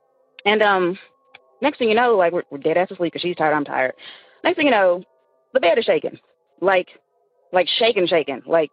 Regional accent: the South, United States; now in Seattle, United States; I'm calling from Seattle, but I'm originally from the South.

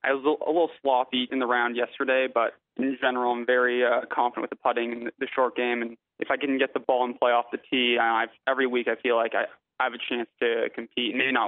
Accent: United States; Ideally, I'd love to play in the U.S., you know, being an American, but I'm enjoying my time in Europe and in Asia

